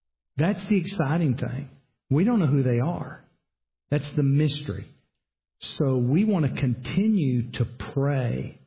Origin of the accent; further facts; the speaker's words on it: Greenville, United States; Reverend Wallace had not traveled from the Carolinas to that little town I grew up in Greenville, that was the means God used.